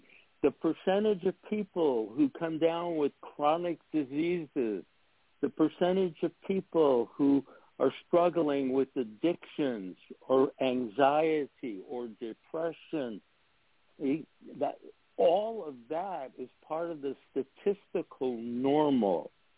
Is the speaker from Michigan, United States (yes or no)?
no; New York, United States; I grew up outside of New York City. My family from Italy and New York City. I was a street punk.